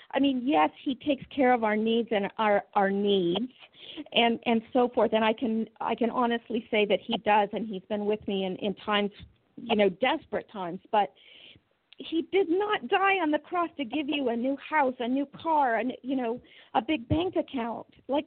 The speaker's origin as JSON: {"language": "English", "country": "Canada", "lives_now": "United States", "said": "And I'm in the South, and being a Canadian, naturally, being in the South was wonderful for me."}